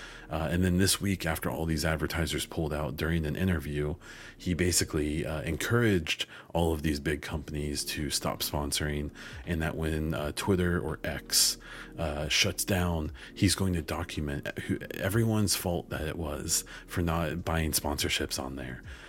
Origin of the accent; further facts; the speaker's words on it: United States; Well, my good man, I am an American, and we don't eat very healthy.